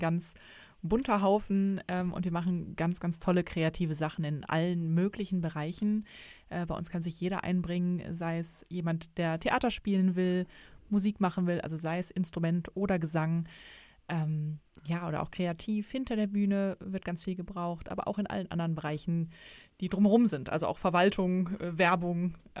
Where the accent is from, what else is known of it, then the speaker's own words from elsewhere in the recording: Düsseldorf, North Rhine-Westphalia, Germany; Ich bin auch Düsseldorferin, auch im Personalwesen tätig.